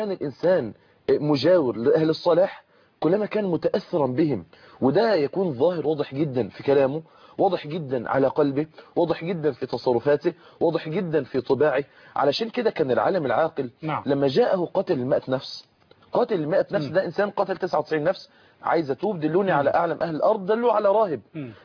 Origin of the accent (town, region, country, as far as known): Mansoura, Dakahlia, Egypt